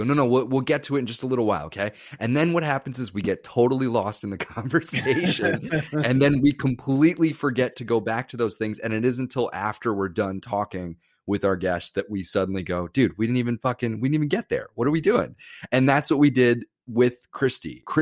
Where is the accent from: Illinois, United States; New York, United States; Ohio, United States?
New York, United States; Growing up in New York, hustling for that dollar, baby.